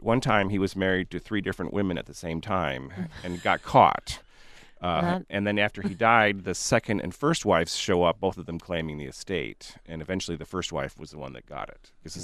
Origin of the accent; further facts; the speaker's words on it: Traverse City, Michigan, United States; now in Arizona, United States; I grew up in Traverse City, Michigan. I came out to Arizona to go to grad school at ASU.